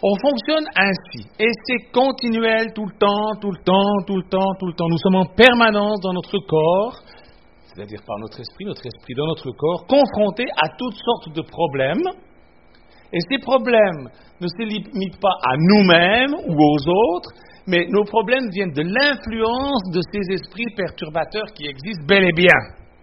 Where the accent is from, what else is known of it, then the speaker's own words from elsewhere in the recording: Switzerland; Vous savez que chez nous, en Suisse, ce que vous appelez la lingerie, nous, ça s'appelle la chambre à lessive.